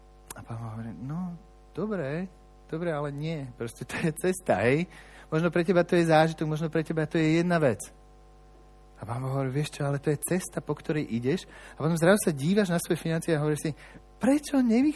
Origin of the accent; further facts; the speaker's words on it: Bratislava, Bratislava Region, Slovakia; v Napalisádoch, to bol zbor, kde sme vyrastali v Bratislave